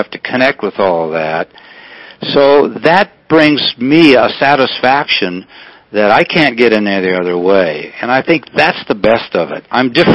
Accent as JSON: {"language": "English", "region": "Missouri", "country": "United States", "said": "I'm from Missouri. I haven't been there in a while, but I'm from there."}